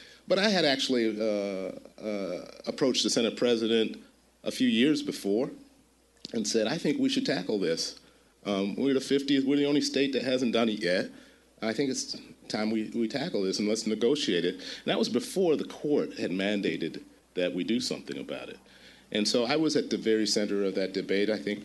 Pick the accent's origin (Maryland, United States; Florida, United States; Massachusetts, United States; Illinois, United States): Illinois, United States; Chicago; Obviously, as been described, I'm a kid from Chicago, right? From the south side of Chicago.